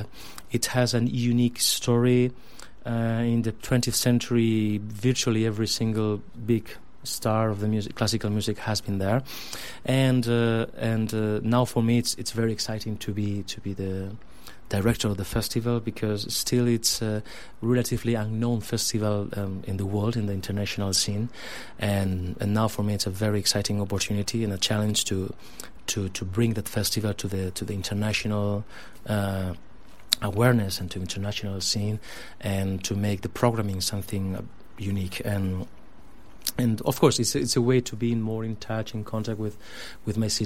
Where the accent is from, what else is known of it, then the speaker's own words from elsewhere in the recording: Granada, Andalusia, Spain; English is a second language; Well, the Granada, it's my hometown, as you said, is one of the most wonderful cities in the world